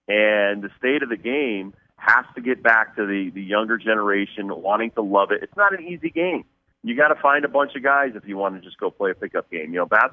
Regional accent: Connecticut, United States; We had so many things in common, yet he was from Texas. I'm from Connecticut.

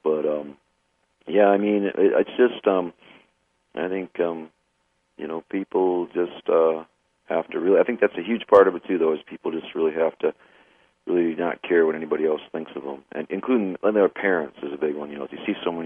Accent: South Dakota, United States; I grew up in South Dakota where they're just poisoning the aquifer.

